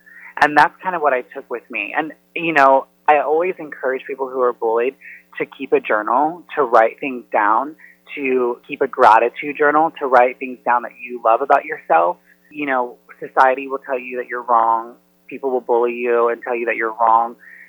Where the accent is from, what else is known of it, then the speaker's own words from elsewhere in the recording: Indiana, United States; You know, I'm from Indiana. I'm from a very small town